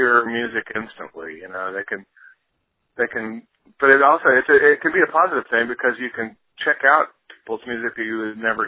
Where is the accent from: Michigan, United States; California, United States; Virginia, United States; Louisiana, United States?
Louisiana, United States; But it's the way I got into roots music and blues music was just from where I was growing up in Louisiana.